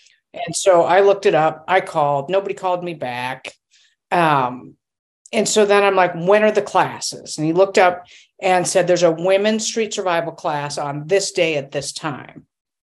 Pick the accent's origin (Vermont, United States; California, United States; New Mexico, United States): California, United States; now in Minnesota, United States; originally from California, I went to college in Rhode Island.